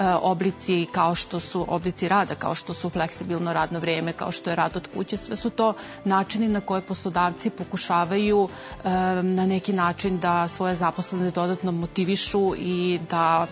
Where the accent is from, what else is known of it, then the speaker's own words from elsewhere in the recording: Serbia; To što se skraćeno radno vreme kod nas u Srbiji vezuje za neke krizne momente zapravo uopšte nije slučajno